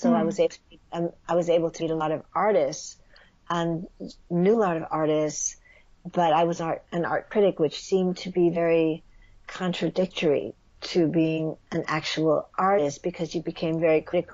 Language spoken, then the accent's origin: English; Detroit, Michigan, United States; I grew up in Detroit, Michigan.